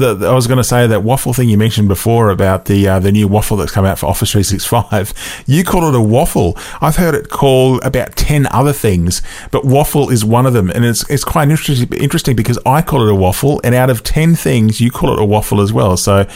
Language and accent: English; Queensland, Australia; I'm a Queenslander as well. It's a nice, nice part of the world.